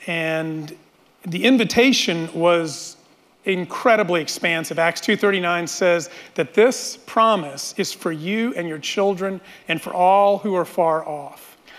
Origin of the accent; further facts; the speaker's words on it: El Paso, Texas, United States; I grew up in El Paso. My family often attended a church, and I had a positive experience.